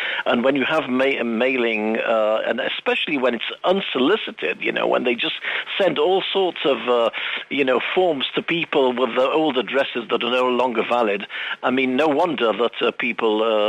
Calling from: Calpe, Valencian Community, Spain; Good morning … from Calpe.

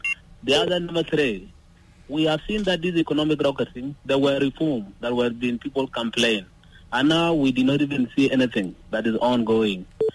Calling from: Kwajok, South Sudan; You are online with … from Kwajok, my brother.

